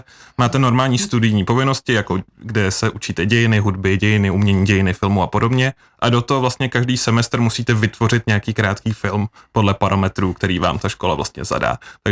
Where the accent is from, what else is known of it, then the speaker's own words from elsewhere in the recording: Pilsen, Plzeň Region, Czechia; My jsme oba z Plzně a známe se 12 let, kdy jsme se vlastně setkali v prváku na gymnáziu Luďka Pika.